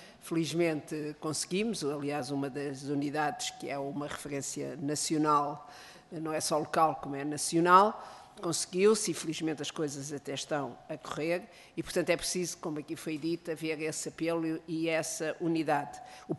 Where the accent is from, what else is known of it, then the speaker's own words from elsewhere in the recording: Caldas da Rainha, Leiria, Portugal; sou originária do Distrito de Leiria, nomeadamente do Conselho das Caldas da Rainha, onde já vivi situações